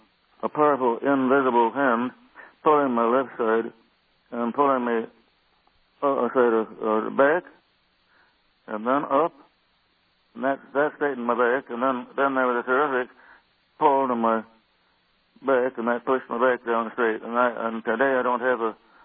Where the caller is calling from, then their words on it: Monterey, California, United States; and I'm calling from Monterey. This is my first call.